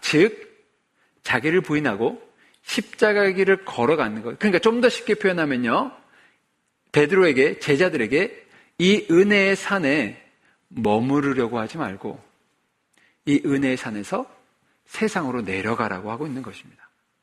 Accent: South Korea; 저도 한국에서 자랐기 때문에 예전에 이제 한국이 한참 부흥할 때

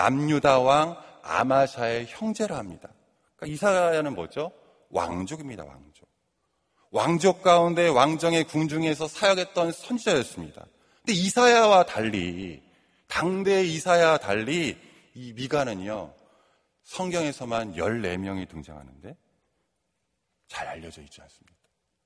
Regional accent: South Korea; 저는 시골 사람입니다. 많은 분들이 저를 서울 사람으로 오해하시더라고요. 저는 시골에서 태어나 고등학교까지 자랐습니다.

